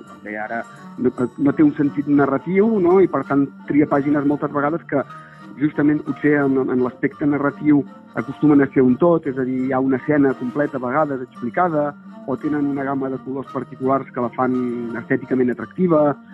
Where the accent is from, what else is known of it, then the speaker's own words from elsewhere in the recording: Sabadell, Catalonia, Spain; Soc de Sabadell, tenia aquest punt encara una mica provincià